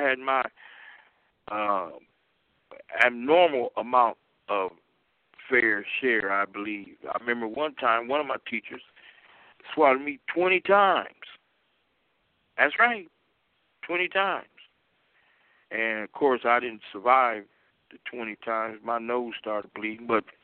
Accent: United States; born there; English is a second language; I'm an African that happened to be born in America. English is not my native language. It's not. It's definitely not my mother tongue.

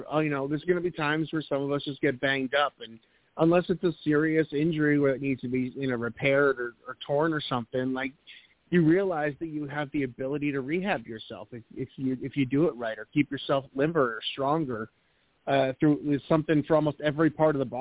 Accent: New England, United States; now in Raleigh, United States; I'm from New England originally. I live in Raleigh now

